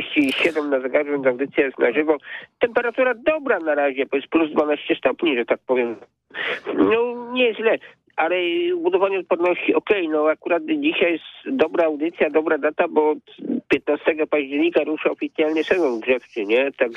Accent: Greater Poland Voivodeship, Poland; accent: Poznań dialect; No trzeba trochę pochodzić, trochę połazić, mówię po Poznańsku.

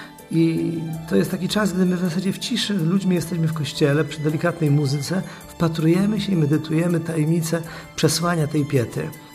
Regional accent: Skrzatusz, Greater Poland Voivodeship, Poland; czasem zapytany skąd jestem, mówię, że ze Skrzatusza.

